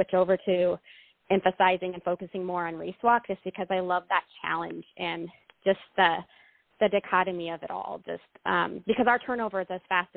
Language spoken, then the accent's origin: English; Vacaville, California, United States; I grew up in Vacaville area.